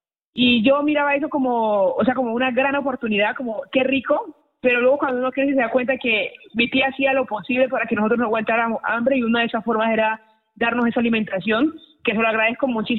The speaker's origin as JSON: {"language": "Spanish", "town": "Tumaco", "region": "Nariño", "country": "Colombia", "tie": "born or raised there", "also_born_or_lived": "Cali", "said": "tengo 25 años, nací en Cali Valle, pero hace aproximadamente 18 años vivo en Tumaco, Nariño, así que me considero tumaqueña"}